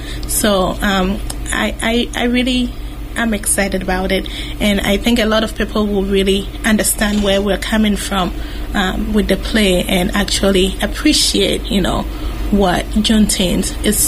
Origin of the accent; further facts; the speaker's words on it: Ghana; like I said, growing up in Ghana